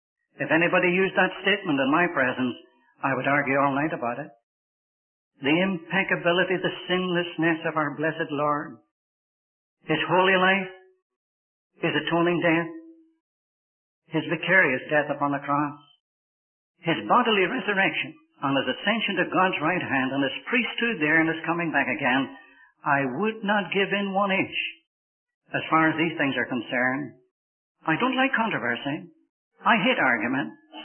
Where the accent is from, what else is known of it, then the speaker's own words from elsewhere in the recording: Ireland; As far as I'm concerned, I hate it, although I'm an Irishman.